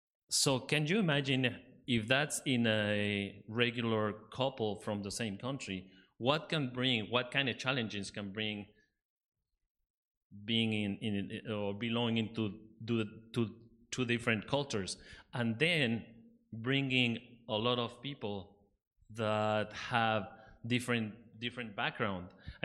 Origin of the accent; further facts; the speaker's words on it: Mexico; I'm from Mexico. My wife is from the States.